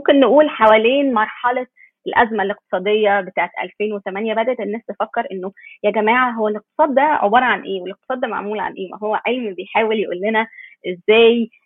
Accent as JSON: {"language": "Arabic", "country": "Egypt", "said": "يعني مثلا عندنا في مصر مشاركة المرأة في سوق العمل قليل قوي"}